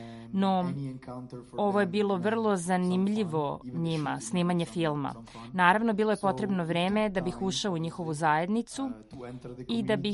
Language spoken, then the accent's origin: Serbian; Italy; Serbian is a second language; now in Czechia; Ja sam inače Italijan, ali živim u Češkoj